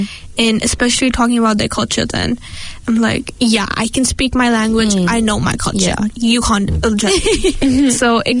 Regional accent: Jammu and Kashmir, India; first language Kashmiri; English is a second language

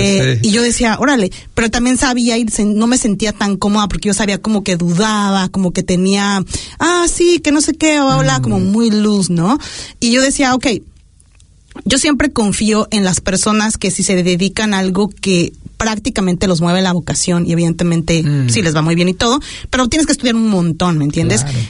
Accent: Mexico; now in New Zealand; soy una mexicana viviendo en Nueva Zelanda y me integro a la sociedad.

